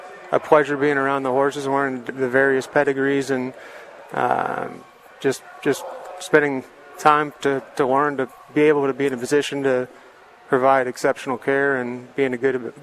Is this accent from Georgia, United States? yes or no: yes; Atlanta, Georgia, United States; I grew up in Atlanta.